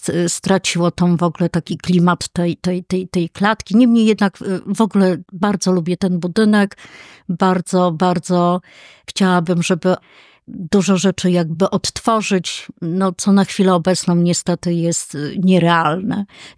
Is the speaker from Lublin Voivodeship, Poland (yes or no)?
no; Warsaw, Masovian Voivodeship, Poland; urodziłam się w szpitalu praskim i do tam 4-5 roku życia mieszkałam na Pradze, na inżynierskiej, róg stalowej.